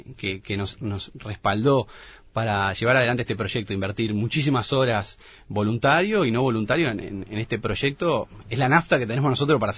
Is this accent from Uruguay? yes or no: yes; Uruguay; como uruguayo